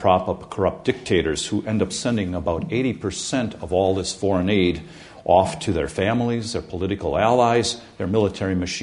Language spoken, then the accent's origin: English; Wisconsin, United States; I grew up on the Fox River in Wisconsin, which is one of the most heavily paper-milled rivers in the world.